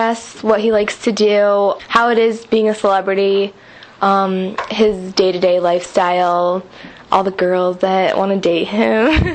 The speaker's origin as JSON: {"language": "English", "town": "Waterville", "region": "Ohio", "country": "United States", "said": "I am 19 years old, and I'm from Waterville, Ohio."}